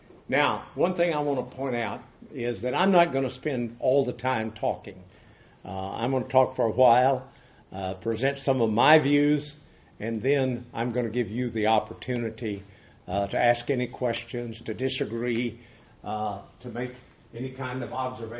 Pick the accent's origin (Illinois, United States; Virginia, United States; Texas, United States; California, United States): Texas, United States; Sweetwater; born there; And I was born in Texas, small town, Sweetwater, Texas, and went to college at Abilene Christian